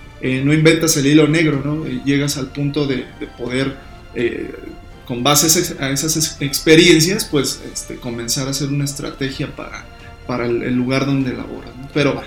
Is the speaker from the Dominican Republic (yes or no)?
no; Hidalgo, Mexico; now in León, Mexico; Soy originario de Hidalgo, ya de tengo Hidalgo, aquí viviendo, mano. De Hidalgo, así es. Ya tengo pues bastantes años viviendo aquí en León, Guanajuato, donde pues me desarrollé mi vida como tal, pues personal y profesional